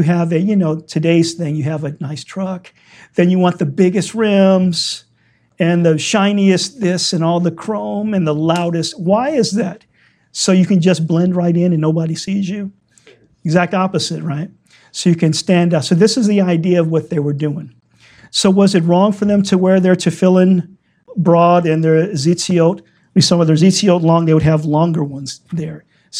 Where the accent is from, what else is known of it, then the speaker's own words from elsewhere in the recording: Louisiana, United States; you know, I'm from Louisiana, you go to the old estate, the plantations there